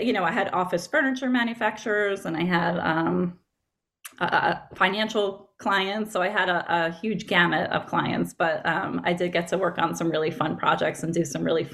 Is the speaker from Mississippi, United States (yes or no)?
no; Long Island, New York, United States; born there